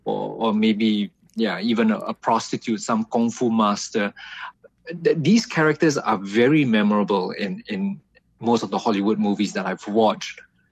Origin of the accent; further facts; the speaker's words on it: Singapore; Well, I come from Singapore, and very fortunately, I don't experience any of that.